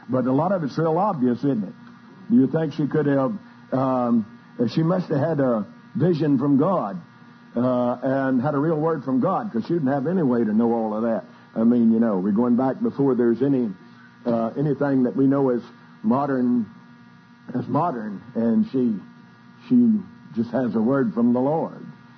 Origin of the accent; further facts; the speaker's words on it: Texas, United States; I was from Texas, and she was from Pennsylvania, and we were both in New York